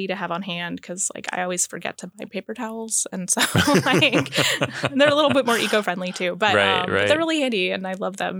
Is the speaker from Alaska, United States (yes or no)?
yes; Alaska, United States; compared to like where I grew up in the Mat-Su, where they're still very large and tall